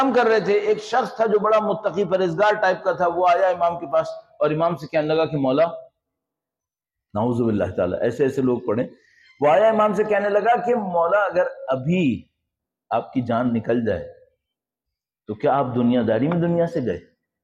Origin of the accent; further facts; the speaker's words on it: Sindh, Pakistan; تو اس نے ہمارے سندھ کا ایک شہر بتایا، میں وہاں کہوں. تو میں نے اس سے کہا کہ بھائی بڑی بات ہے، میں زندگی میں پہلی دفعہ پاکستان سے باہر مجھے کوئی سندھ کا ملا ہے.